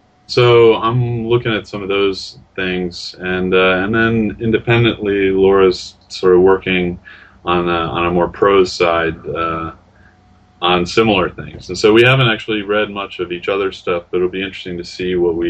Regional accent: Mount Prospect, Illinois, United States; I grew up in Mount Prospect.

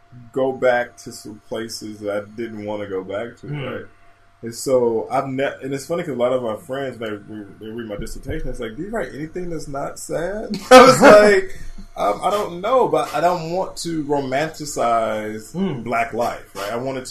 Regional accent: Cleveland, Ohio, United States; Oh, yeah. Grew up in Cleveland, born and raised in Cleveland, grew up in the projects, and then we moved to St. Clair. We lived a lot of different places. We moved a lot.

